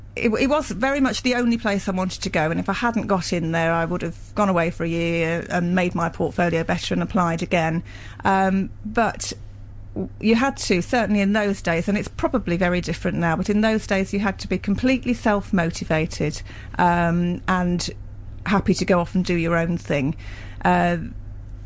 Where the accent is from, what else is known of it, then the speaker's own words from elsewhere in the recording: London, United Kingdom; And in the house where I was born, she still lives there. But it is Essex. It's an Essex postcode, but it's on the end of the district line, so it's a London borough. So I class myself as a Londoner rather than Essex.